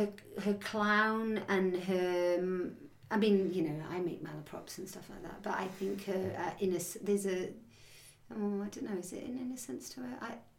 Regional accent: Wales, United Kingdom; accent: Welsh; I mean, I know I am Welsh, and I know that I do sound Welsh, especially when I've had a few wines or I'm angry. But generally, day to day, my accent's always been there, but it's softer.

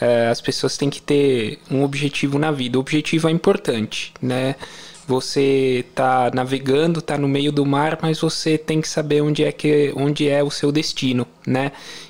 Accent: Italy; Portuguese is a second language; É verdade, eu sou italiano.

